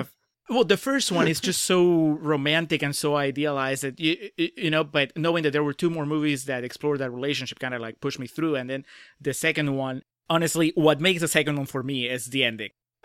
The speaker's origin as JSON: {"language": "English", "country": "Peru", "lives_now": "United States", "said": "I lived in Peru. I'm from Peru."}